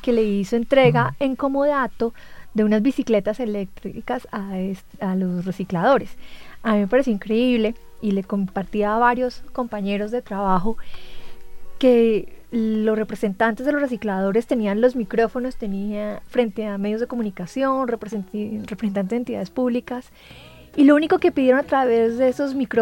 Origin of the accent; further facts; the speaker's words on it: Cali, Valle del Cauca, Colombia; now in Bogotá, Colombia; una iniciativa de un caleño, sí, de mi tierra.